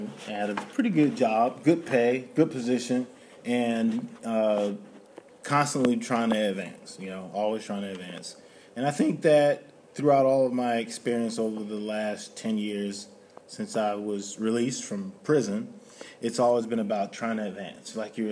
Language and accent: English; New Jersey, United States; So, it's just my autobiography. I grew up in New Jersey.